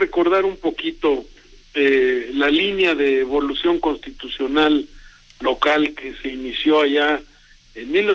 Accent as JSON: {"language": "Spanish", "town": "Texcoco", "region": "State of Mexico", "country": "Mexico", "said": "precisamente en mi tierra, en Texcoco"}